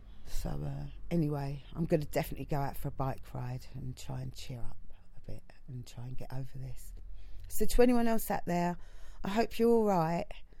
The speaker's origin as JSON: {"language": "English", "region": "London", "country": "United Kingdom", "said": "I love my area. I love being a Londoner."}